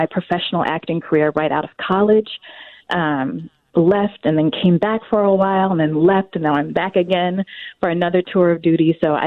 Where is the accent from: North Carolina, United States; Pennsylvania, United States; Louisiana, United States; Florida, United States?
North Carolina, United States; born there; Well, I was born in North Carolina many years ago